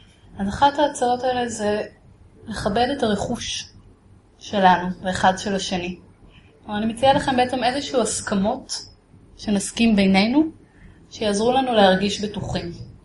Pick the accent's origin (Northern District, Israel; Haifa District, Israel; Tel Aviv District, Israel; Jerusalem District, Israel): Tel Aviv District, Israel; Tel Aviv; ככה גדלתי בתל אביב, והגעתי לריטריט